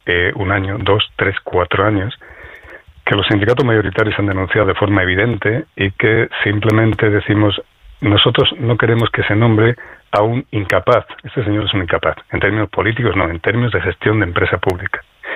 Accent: Asturias, Spain; yo creo que en mi pueblo, y soy asturiano

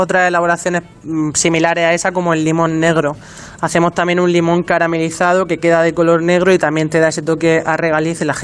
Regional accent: Alhama de Murcia, Region of Murcia, Spain; now in Valencia, Spain; yo estoy adoptada aquí en Valencia, pero soy de Alhama de Murcia.

